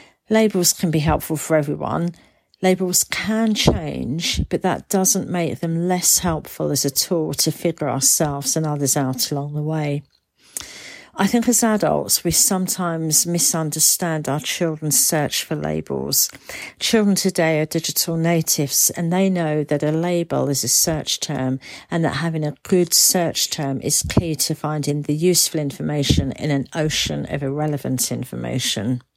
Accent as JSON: {"language": "English", "region": "England", "country": "United Kingdom", "said": "labels that I might use to describe myself could be: I'm English, I'm an occupational therapist, I'm a mum"}